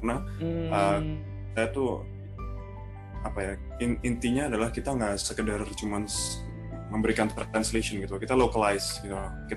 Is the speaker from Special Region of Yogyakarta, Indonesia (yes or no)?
yes; Sleman, Special Region of Yogyakarta, Indonesia; sebagai orang Yogyakarta, orang Sleman ya, orang Sleman kayak aku, orang yang asli Sleman.